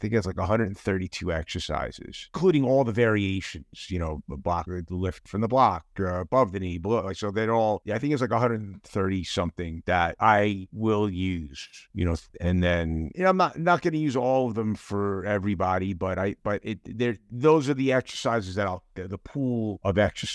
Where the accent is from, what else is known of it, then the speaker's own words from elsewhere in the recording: New York, United States; also born or lived in Los Angeles; So, when I grew up in New York, the energy of New York, and I lived in LA, I was in New York for 24 years and in LA for about 24 years. And now I'm in Utah, which is a different universe.